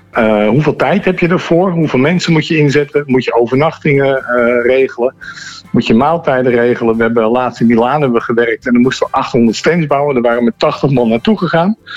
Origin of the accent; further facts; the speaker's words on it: Heiloo, North Holland, Netherlands; En ik kwam uit Heiloo.